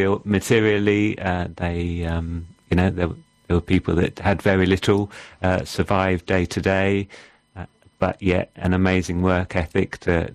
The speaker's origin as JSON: {"language": "English", "region": "London", "country": "United Kingdom", "also_born_or_lived": "Peru", "lives_now": "Eastbourne, United Kingdom", "said": "Yeah, I come from South London."}